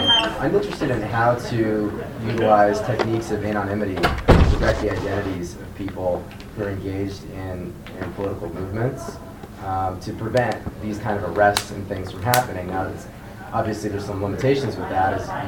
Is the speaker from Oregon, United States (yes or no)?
no; California, United States; I came from Orange County, and this guy got shot by the police in Brea, and he was unarmed.